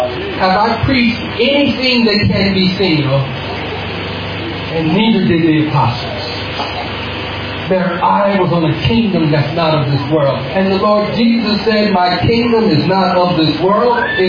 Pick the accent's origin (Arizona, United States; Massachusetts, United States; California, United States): California, United States; even though I'm from California